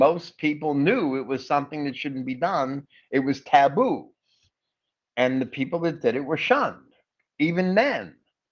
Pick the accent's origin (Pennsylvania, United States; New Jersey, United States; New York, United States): New Jersey, United States; Jersey City; Even in 1975, where I grew up in Jersey City